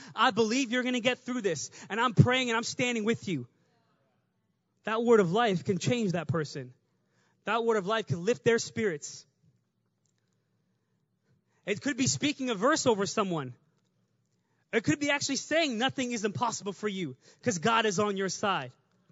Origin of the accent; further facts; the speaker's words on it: Sri Lanka; accent: Sri Lankan; until I turn on the accent, until I turn the tone on, and I speak to them in my Sri Lankan accent, until I do that, they won't get me.